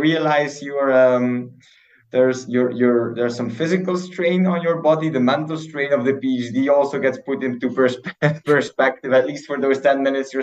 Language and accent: English; Belgium; English is a second language; moved away as an adult; now in Switzerland; I'm originally from Belgium.